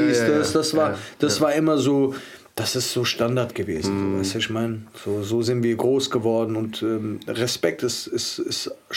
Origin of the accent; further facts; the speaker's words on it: Bari, Apulia, Italy; German is a second language; So, aber bei uns, da wo ich herkomme, jede Region hat ja auch sein Ding. Bari ist bekannt auch für seinen rohen Fisch.